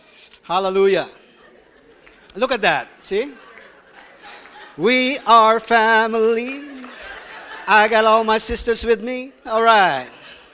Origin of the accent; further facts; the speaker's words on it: Accra, Greater Accra, Ghana; And also I came from Ghana, Africa, Accra.